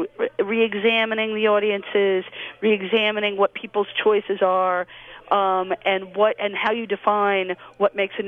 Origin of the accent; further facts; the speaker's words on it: New York City, New York, United States; I grew up in New York City.